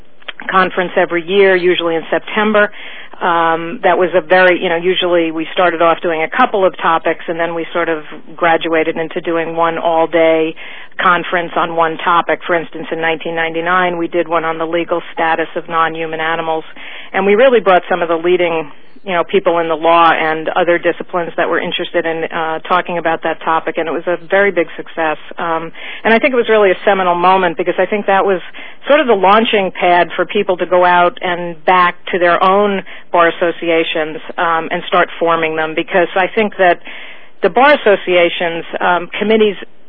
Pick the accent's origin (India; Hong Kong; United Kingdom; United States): United States; New York; since I'm a New Yorker, we think that's one of the preeminent bar associations in the country.